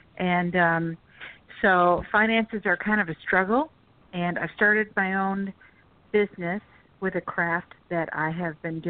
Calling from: Florida, United States; I'm calling you from Florida.

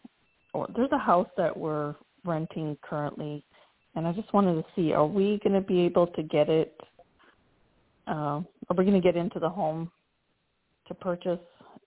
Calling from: Florida, United States; I'm actually calling from Florida as well.

